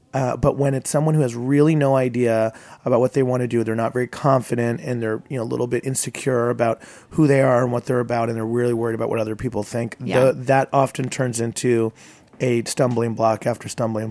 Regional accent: Syracuse, New York, United States; And I'm from Syracuse, and Skaneateles is kind of a summer community for families from that area, from that region, central New York.

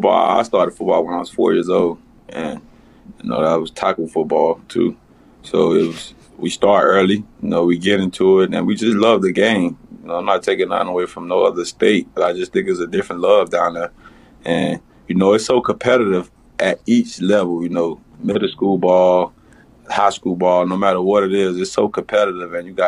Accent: Miami, Florida, United States; I'm from Miami.

